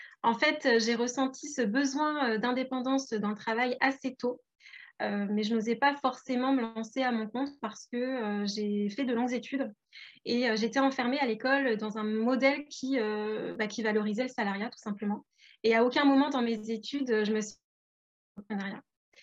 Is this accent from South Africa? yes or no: no; Hauts-de-France, France; now in Le Mans, France; j'ai fait mes études à Paris, mais à la base, je viens de la région des Hauts-de-France. Enfin, maintenant, on l'appelle les Hauts-de-France, mais je viens de Picardie.